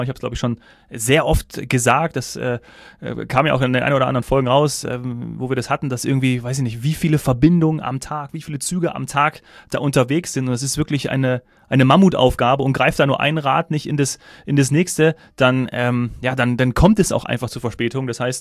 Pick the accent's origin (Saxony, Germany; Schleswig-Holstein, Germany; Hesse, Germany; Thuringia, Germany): Hesse, Germany; Bad Arolsen; komme ich vom Diemelsee oder Willingen komme ich her, also tatsächlich Bad Arolsen, ja, cool. Nordhessen